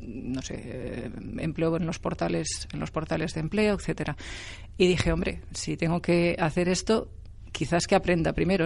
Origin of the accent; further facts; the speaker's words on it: Vilafranca del Penedès, Catalonia, Spain; Yo soy del Penedès, de Vilafranca del Penedès. Lo que pasa es que cerquita vivo entre Vilafranca, Vilanova y el Vendrell